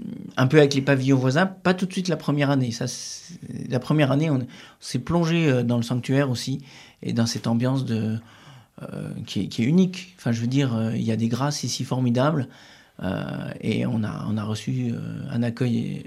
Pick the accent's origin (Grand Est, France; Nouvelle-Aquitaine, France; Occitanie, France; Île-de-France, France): Grand Est, France; Nancy; Je viens de Nancy, de Lorraine.